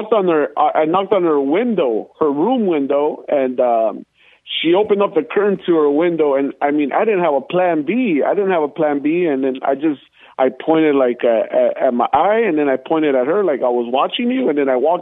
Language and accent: English; Los Angeles, California, United States; Yeah, born and raised in L.A., man.